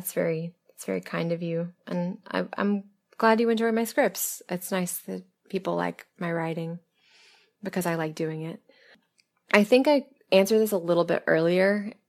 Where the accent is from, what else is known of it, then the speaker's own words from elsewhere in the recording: the South, United States; It wasn't like I'm from the South, so I guess … works in that sort of wordplay thing